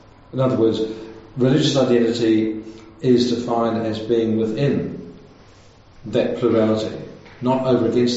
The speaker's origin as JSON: {"language": "English", "country": "New Zealand", "tie": "born or raised there", "said": "when I grew up in New Zealand, where about 80% of the country would have identified as Christian in the 1950s, where you didn't have the presence of other world religions."}